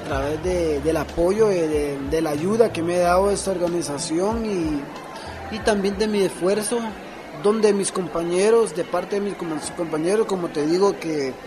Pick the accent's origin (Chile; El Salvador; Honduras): Honduras; en mi país, en Honduras. Estuve como 2 años en Honduras